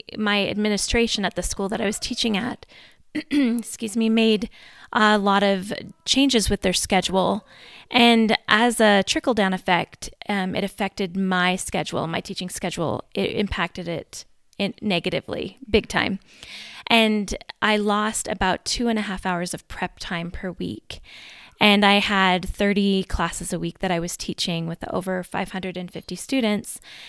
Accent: New Brunswick, Canada; moved away as an adult; now in Utah, United States; But I'm originally from Canada, from New Brunswick, Canada, just a little bit northeast of Maine. And I moved to Utah in 1999 after I got married.

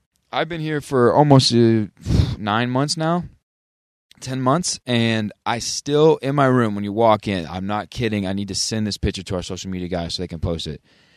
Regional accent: North Carolina, United States; That's on me. I'm from North Carolina.

